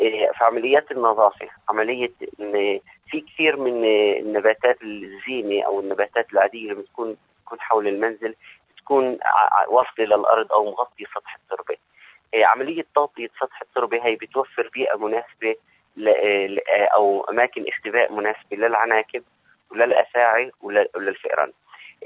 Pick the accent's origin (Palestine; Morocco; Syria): Palestine; لأنه ذبابة الرمل تعتبر من الحشرات اللي ناقلة لأمراض مختلفة عندنا في فلسطين